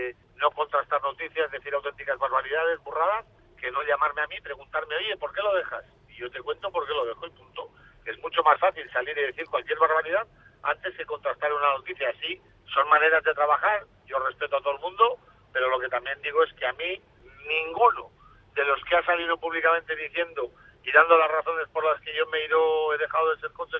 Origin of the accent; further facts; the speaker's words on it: Basque Country, Spain; soy vasco